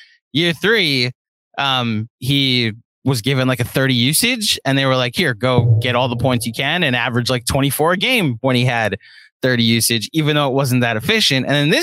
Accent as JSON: {"language": "English", "region": "New York", "country": "United States", "said": "and also just like as a New Yorker that's anti-Philly, I'm rooting for an early exit for the Sixers."}